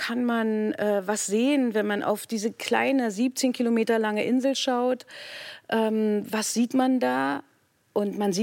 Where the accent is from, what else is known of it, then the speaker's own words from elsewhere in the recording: Berlin, Germany; Und Osten, ich komme aus dem Osten, natürlich aus Berlin. Das ist meine Heimat, das ist meine Herkunft.